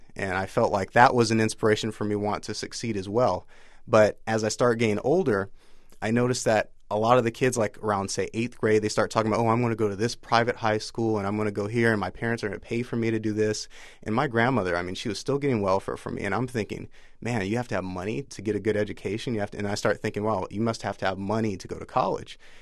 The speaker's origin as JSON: {"language": "English", "town": "Fresno", "region": "California", "country": "United States", "said": "We lived on the bad side of town. I'm from Fresno, California, and we lived on the southwest and southeast side of town"}